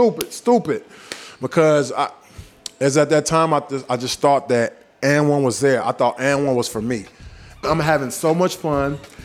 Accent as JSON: {"language": "English", "town": "San Francisco", "region": "California", "country": "United States", "tie": "born or raised there", "said": "I grew up in San Francisco, Bayview, Hunters Point area."}